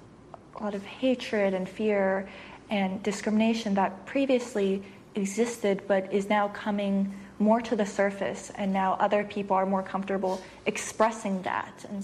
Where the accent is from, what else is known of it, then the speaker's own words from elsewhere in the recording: United States; where I'm from, I consider myself American